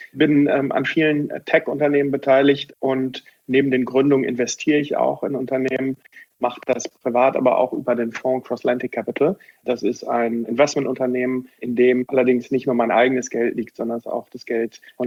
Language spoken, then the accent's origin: German; Bochum, North Rhine-Westphalia, Germany; ich bin gebürtiger Bochumer, bin im Augusta Krankenhaus in Bochum geboren